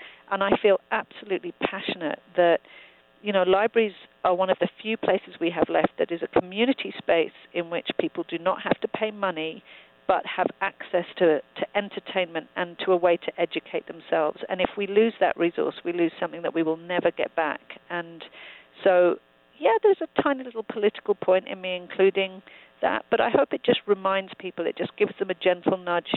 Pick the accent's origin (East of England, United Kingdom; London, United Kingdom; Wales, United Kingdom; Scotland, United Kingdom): London, United Kingdom; I grew up in London for 30 years.